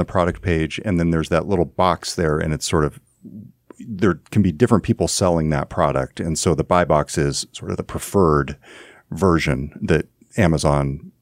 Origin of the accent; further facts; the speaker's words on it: California, United States; I see this in my hometown in Northern California.